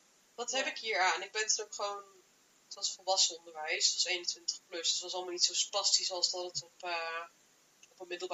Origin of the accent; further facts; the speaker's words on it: Gelderland, Netherlands; Ik kom dus uit de Achterhoek. En je had daar niet veel keuzes in mbo's.